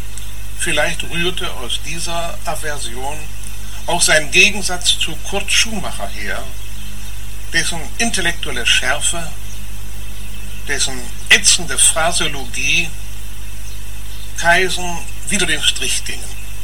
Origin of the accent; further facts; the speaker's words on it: Bremen, Germany; wenn wir uns als Bremer fragen